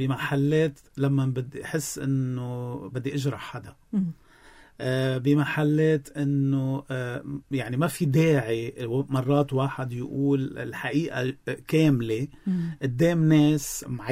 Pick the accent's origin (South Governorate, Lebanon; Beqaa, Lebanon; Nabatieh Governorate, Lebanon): Nabatieh Governorate, Lebanon; Shebaa; انا مثلا بي الله يرحمه بخبرني انه كان عندنا اراضي جوا، وكان بالزمان يروح يزرعوا فيها، كانت اوطى من الضيعه